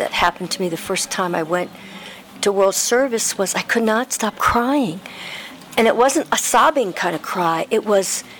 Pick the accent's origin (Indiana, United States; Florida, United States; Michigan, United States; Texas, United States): Texas, United States; Houston; I'm from Houston.